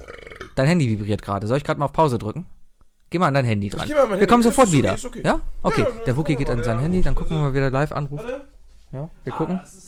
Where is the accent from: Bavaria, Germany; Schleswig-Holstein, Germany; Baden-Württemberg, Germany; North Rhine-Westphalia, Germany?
North Rhine-Westphalia, Germany; Cologne; Ich war früher, ganz ehrlich, als Kölner ist man